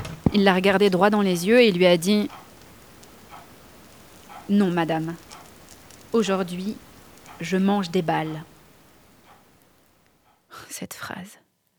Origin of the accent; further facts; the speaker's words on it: Normandy, France; Moi, j'ai grandi en Normandie, dans un village avec un grand château juste à côté de chez ma grand-mère.